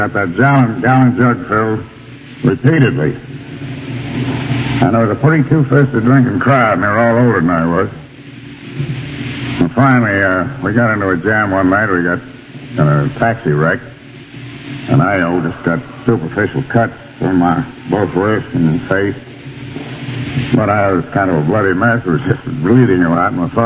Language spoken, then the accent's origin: English; Albany, New York, United States; I was in the outfit that was stationed around right in my hometown of Albany.